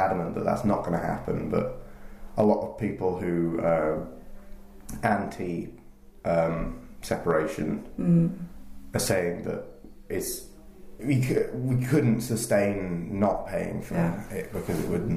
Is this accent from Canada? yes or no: no; England, United Kingdom; I'm very English